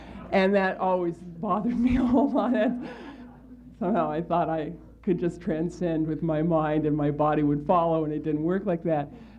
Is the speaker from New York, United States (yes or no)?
yes; New York City, New York, United States; I'm from New York City